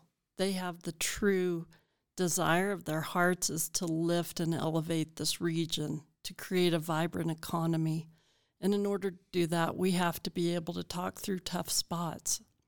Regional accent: Colorado, United States; I grew up here in the Valley when I was early elementary school. My dad had a sheep ranch here in the Valley, and we ran several thousand head of sheep up by La Garita.

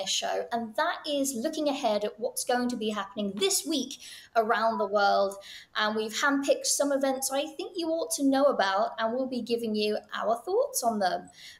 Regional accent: United Kingdom; born there; but we are both British, and so I think the first story should be set in the country of our birth.

